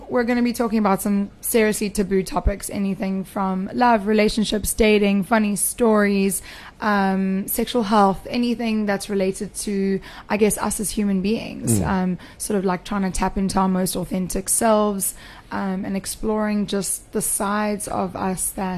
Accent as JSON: {"language": "English", "region": "Eastern Cape", "country": "South Africa", "lives_now": "Durban, South Africa", "said": "So I've been here for about 7 years. I moved here from, originally from the Eastern Cape, but I moved here from Cape Town."}